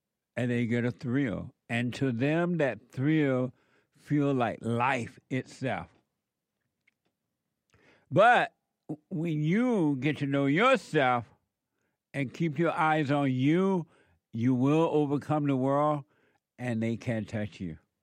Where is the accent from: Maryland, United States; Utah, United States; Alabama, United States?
Alabama, United States; it reminds me of growing up in Alabama on that plantation when we could really enjoy country and Western music.